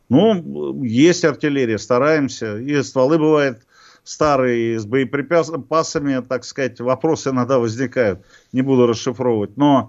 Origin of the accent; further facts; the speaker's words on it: Russia; это еще пока нет такого лозунга, который существует у нас на родине, в нашей России.